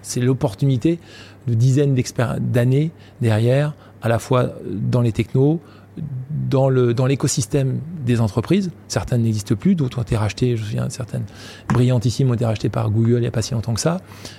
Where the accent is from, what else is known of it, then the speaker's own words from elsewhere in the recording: Rennes, Brittany, France; en tant que Breton, Rennais, créant de l'emploi à Rennes